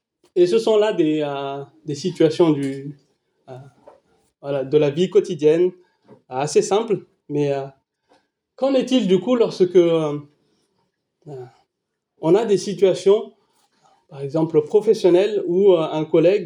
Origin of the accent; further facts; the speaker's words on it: Lille, Hauts-de-France, France; Nous, on vient de Lille.